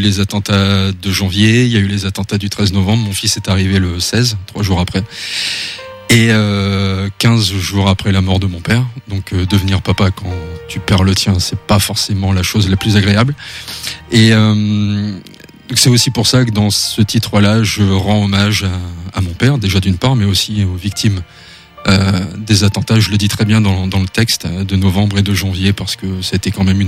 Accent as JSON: {"language": "French", "town": "Armentières", "region": "Hauts-de-France", "country": "France", "tie": "born or raised there", "said": "Oui, je viens du pays du charbon. Je viens du Nord, donc je suis né à Armentières il y a bientôt 40 ans."}